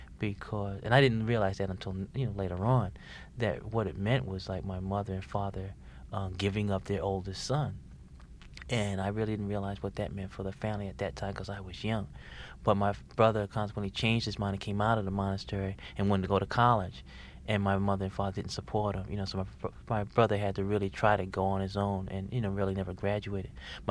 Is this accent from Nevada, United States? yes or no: no; Bronx, New York, United States; Yeah, I was, a diehard New York Yankee fan before Steinbrenner purchased the club.